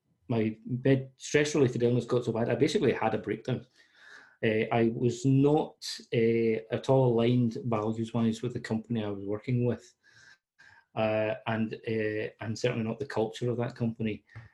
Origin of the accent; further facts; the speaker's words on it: Scotland, United Kingdom; accent: Scottish; As long as you can understand my Scottish accent, if I get too excited at any point, just tell me to slow down.